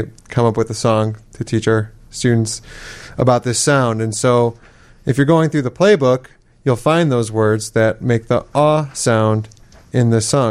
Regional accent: Chicago, Illinois, United States; born there; Now, I was born in Chicago, and my grandma was born on a farm up in Minnesota.

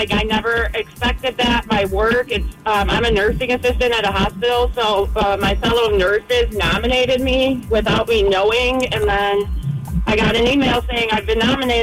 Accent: Lombard, Illinois, United States; now in Carol Stream, United States; I'm in the Carroll Stream area. I grew up in Lombard.

